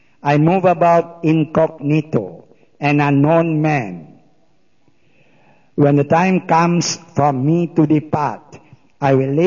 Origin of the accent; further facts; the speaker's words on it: Malacca, Malaysia; I am a Malaysian Portuguese, born, bred, buttered and jammed here in Malacca. I'm 81 years old